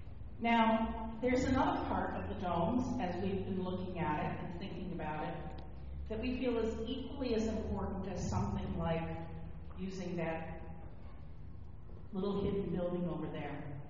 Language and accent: English; Wisconsin, United States; I'm the out-of-town consultant, but I'm from Milwaukee County. My mom is here, and she's 97 years old